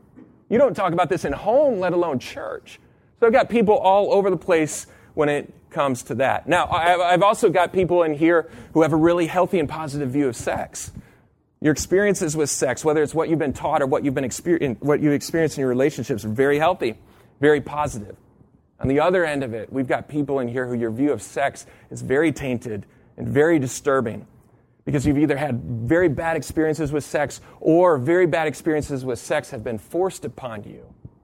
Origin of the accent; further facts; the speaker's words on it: Midland, Michigan, United States; now in Orlando, United States; I grew up in Midland, Michigan, where everybody's the same.